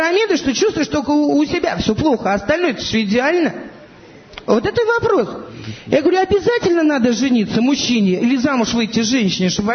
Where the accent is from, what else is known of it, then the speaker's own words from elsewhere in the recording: Moscow, Russia; Я из Москвы.